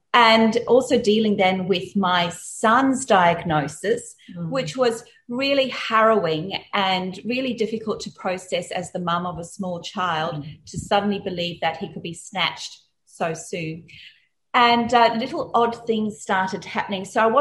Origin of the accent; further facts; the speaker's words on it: South Africa; You know, growing up in South Africa, we had some pretty strict, you know, rules of what was the correct way to behave.